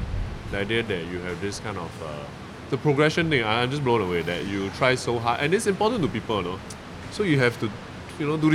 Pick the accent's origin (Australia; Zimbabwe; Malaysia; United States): Malaysia; because I'm not local, I'm Malaysian, right?